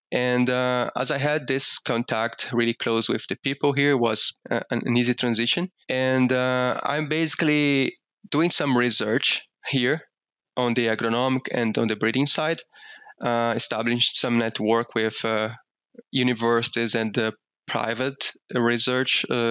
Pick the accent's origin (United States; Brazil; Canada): Brazil; English is a second language; moved away as an adult; I was born in Brazil. I grew up down there in a family farm.